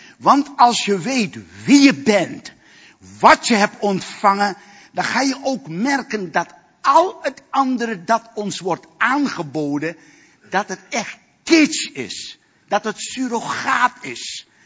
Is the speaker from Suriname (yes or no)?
yes; Suriname; Ik moest denken aan een beeld dat ik in Suriname, waar ik vandaan kwam, dat ik heb meegemaakt.